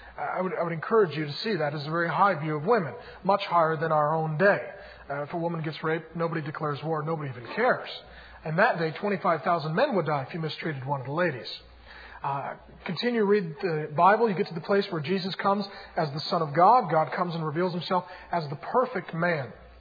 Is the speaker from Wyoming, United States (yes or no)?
no; Seattle, Washington, United States; I was raised in South Seattle in the ghetto behind the Deja Vu next to the airport.